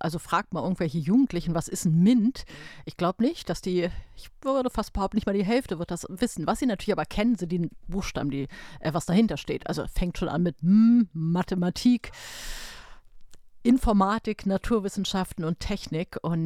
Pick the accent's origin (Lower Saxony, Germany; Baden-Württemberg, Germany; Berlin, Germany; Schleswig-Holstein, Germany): Berlin, Germany; now in Hamburg, Germany; bin keine gebürtige Hamburgerin, komme aus Berlin.